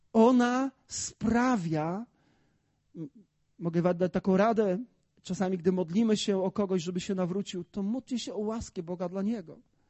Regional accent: Gołdap, Warmian-Masurian Voivodeship, Poland; Ja pochodzę z Gołdapi.

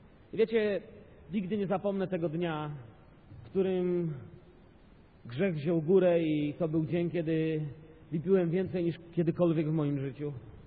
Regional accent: Bielsko-Biała, Silesian Voivodeship, Poland; Bóg mnie wziął z Bielska Białej. Wychowałem się i wyrastałem w Bielsku Białej.

